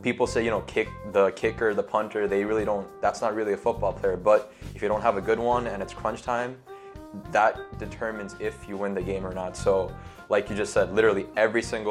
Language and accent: English; Queens, New York, United States; I'm 21 years old. I was born in New York, and I have lived here all my life